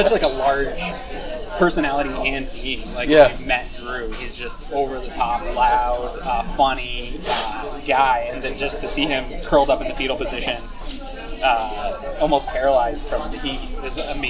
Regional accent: New England, United States; growing up in Patriots country, I didn't know, I knew maybe two or three Bills fans

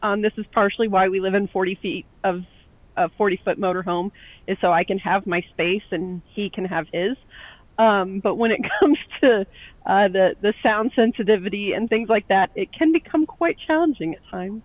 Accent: Ohio, United States; So I'm originally from Ohio, but for the past 6 years have been traveling

